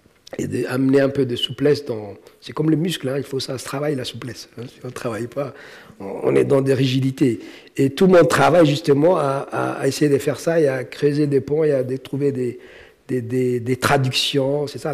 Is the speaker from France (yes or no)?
no; Djibouti; mais moi je viens de Djibouti, je suis très content d'être ici